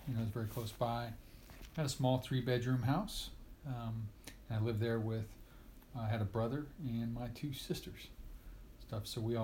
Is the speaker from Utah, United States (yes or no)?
no; California, United States; So, I grew up in Southern California. For most of my early years, we lived there.